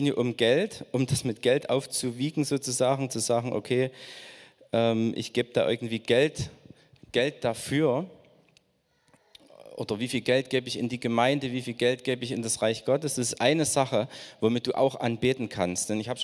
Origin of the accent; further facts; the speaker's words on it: Saxony, Germany; Also wir haben da, ich weiß, als Deutsche und auch als Erzgebirger, sind wir da besonders auch ein Stück verklemmt.